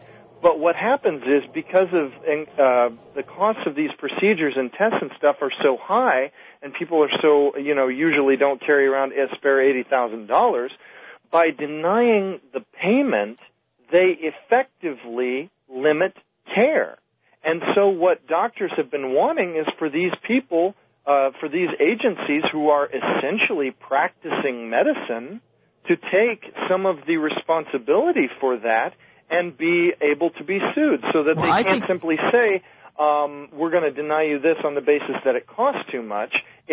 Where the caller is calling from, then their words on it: Minnesota, United States; from Minnesota.